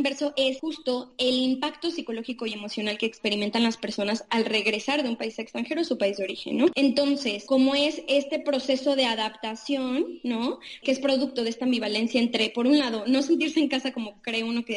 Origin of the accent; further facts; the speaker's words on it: Mexico; moved away; desde que llegué de México